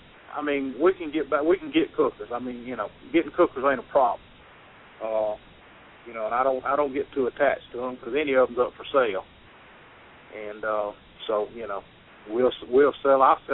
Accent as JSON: {"language": "English", "region": "South Carolina", "country": "United States", "said": "here we are from South Carolina cooking against these guys."}